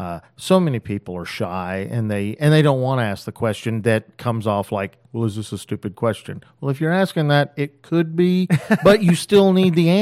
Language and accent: English; Austin, Texas, United States; I wasn't born in Galveston, but went to Austin High, old Austin boy, worked at McBride's way back in the day.